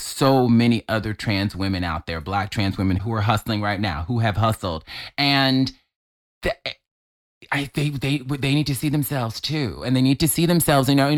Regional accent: Mobile, Alabama, United States; I'm from Mobile, Alabama.

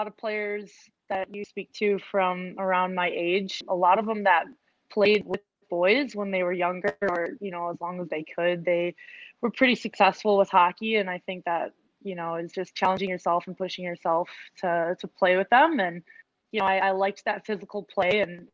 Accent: Minnesota, United States; I think I was super fortunate of the fact that I grew up here in Minnesota

